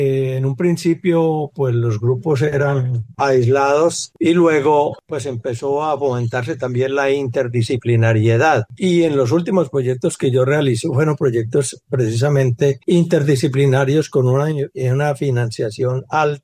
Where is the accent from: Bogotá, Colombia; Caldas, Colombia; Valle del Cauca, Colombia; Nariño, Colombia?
Caldas, Colombia; A pesar de ser caldense, ya me siento vallecaucano.